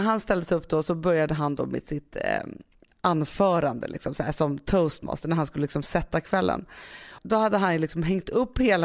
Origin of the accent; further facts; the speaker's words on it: Stockholm, Stockholm County, Sweden; jag kom från Södermalm